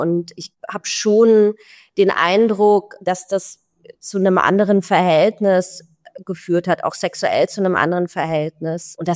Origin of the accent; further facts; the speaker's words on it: Berlin, Germany; Also ich bin aus Berlin-Pankow. Ich bin 81 geboren, das heißt noch hinter der Mauer und bin hinter der Mauer in der DDR aufgewachsen.